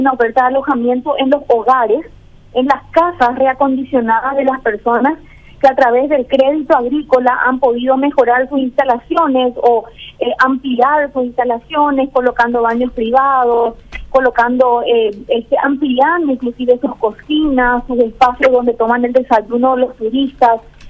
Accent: Paraguay; me refiero a cualquiera de nosotros como paraguayos

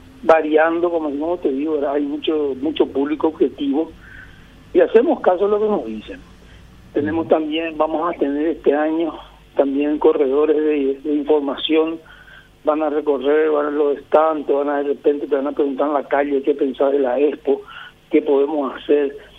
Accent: Paraguay

